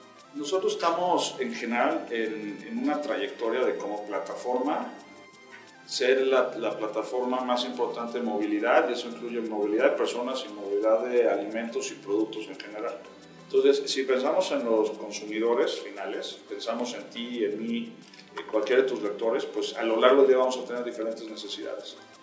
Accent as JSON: {"language": "Spanish", "country": "Mexico", "said": "Siendo mexicano, seguramente nos gustan los tacos."}